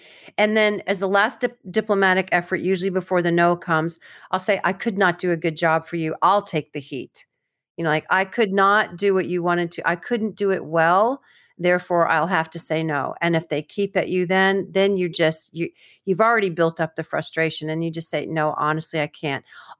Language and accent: English; Florida, United States; it's funny because I'm from Florida, and I was in Nashville